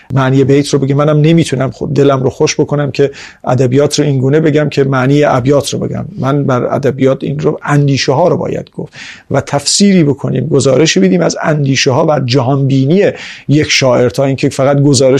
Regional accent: Iran; همه ما ایرانی هستیم

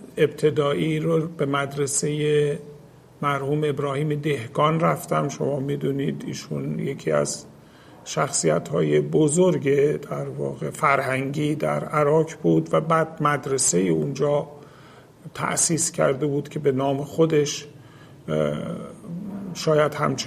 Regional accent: Astaneh, Iran; بعد از اینکه من به دنیا آمدم ما رفتیم به اون روستای محل خدمت پدرم که الان تبدیل به شهر شده. همون روستا جاییست به نام آستانه

